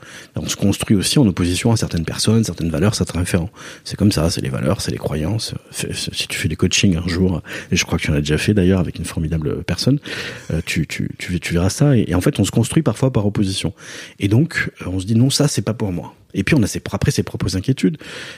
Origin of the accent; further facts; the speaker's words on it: Nouvelle-Aquitaine, France; Je viens du Pays Basque, bien sûr. Donc l'artiste, je suis né dans les années 70